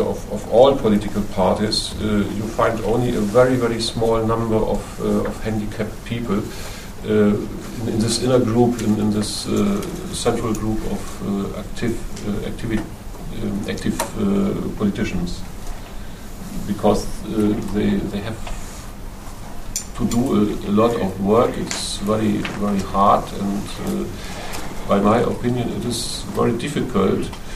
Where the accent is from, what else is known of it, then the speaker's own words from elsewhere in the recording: North Rhine-Westphalia, Germany; English is a second language; I come from Westphalia, from the Ruhr area, and in this area live a lot of foreign people, a lot of Turkish people, of Kurdish people, and so on.